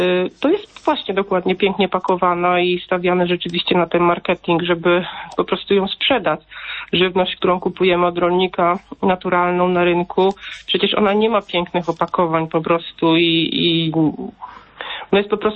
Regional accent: Podlaskie Voivodeship, Poland; ja wychowałam się w takiej dość malowniczej scenerii Podlasia.

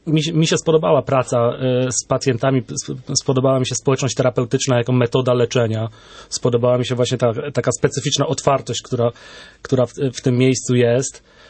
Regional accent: Chęciny, Świętokrzyskie Voivodeship, Poland; sam pochodzę z Chęcin. Wychowałem się w tym miasteczku, także z sentymentem jakby pracuję w tym miejscu, patrząc właśnie codziennie na zamek

